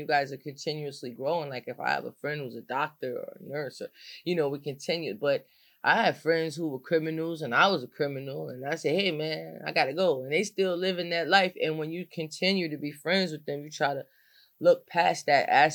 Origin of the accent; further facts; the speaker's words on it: New Jersey, United States; You know, I'm from Bergen County. So I start hanging out in Newark and everybody's so real.